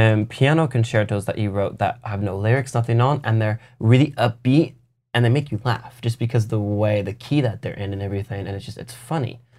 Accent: Long Beach, California, United States; I'll listen to … I grew up in Long Beach. I don't care.

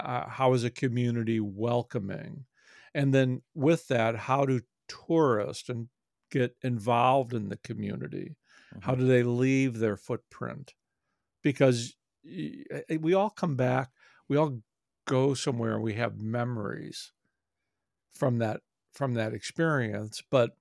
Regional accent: St. Louis, Missouri, United States; I've been aware of that for years growing up in St. Louis

